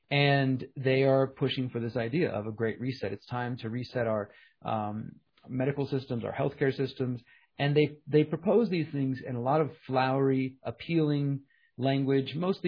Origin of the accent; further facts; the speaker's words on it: Houston, Texas, United States; So I'm originally from Houston.